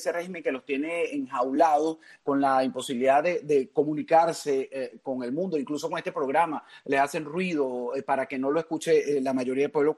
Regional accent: Venezuela; nos negamos como venezolanos a pensar que íbamos a terminar

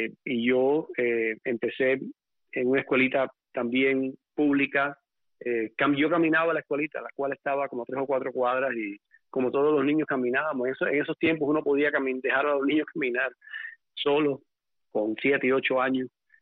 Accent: Los Palacios, Pinar del Río, Cuba; also born or lived in Havana; yo nací en Cuba en el año 1953. Nací en La Habana. Pero mi familia es básicamente de Pinar del Río, de la provincia de Pinar del Río. Y yo toda mi vida viví en Pinar del Río. Mi última casa, de la cual tengo muy gratos recuerdos, yo vivía en un pueblo que se llama Los Palacios

